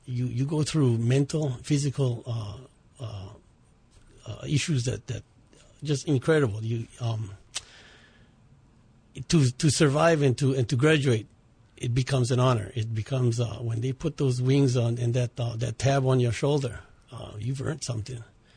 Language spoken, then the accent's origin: English; Kauai, Hawaii, United States; I grew up on the island of Kauai, went to Kapaa High School, graduated in 1975.